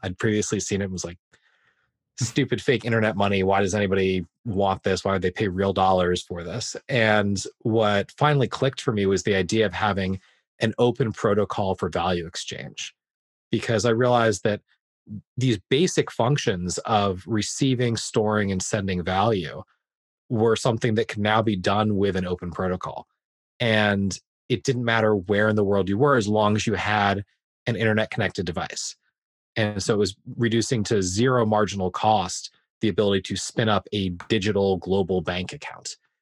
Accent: Massachusetts, United States; also born or lived in New York; I grew up in New York in Western Massachusetts, did Pomona College for undergrad, studied psychology, and then ended up moving to Washington, D.C.

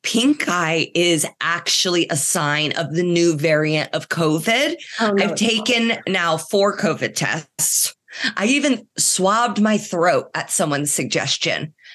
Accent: Ireland; We are Irish lasses.

